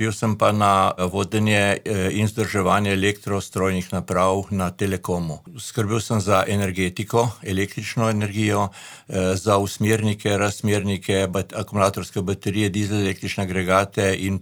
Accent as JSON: {"language": "Slovenian", "town": "Cerknica", "region": "Inner Carniola–Karst", "country": "Slovenia", "tie": "born or raised there", "also_born_or_lived": "Ljubljana", "said": "Ja, jaz sem domačin. Dobro, rojen sem v Ljubljana, pek kot otrok sem živel v cerknici. Mogoče ena zanimivost, da moji predniki izvirajo pa iz Trnce."}